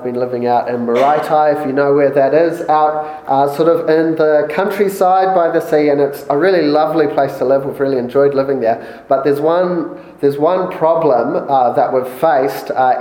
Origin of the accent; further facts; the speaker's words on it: Papakura, Auckland, New Zealand; I grew up in Papakura, going to Papakura Baptist, not far from here.